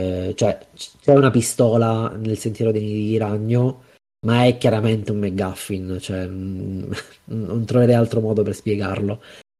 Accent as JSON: {"language": "Italian", "region": "Sicily", "country": "Italy", "said": "Io posso farlo perché sono siciliano, no?"}